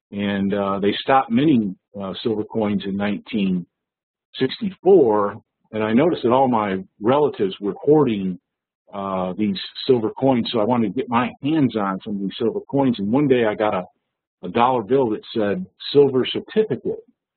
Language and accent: English; United States; when you're growing up in the United States back then, the story you're told in school and from your family is that America was the greatest country in the world